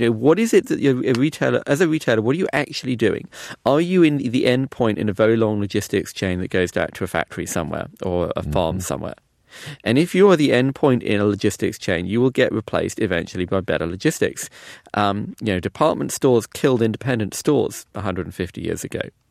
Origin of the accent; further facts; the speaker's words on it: London, United Kingdom; growing up in London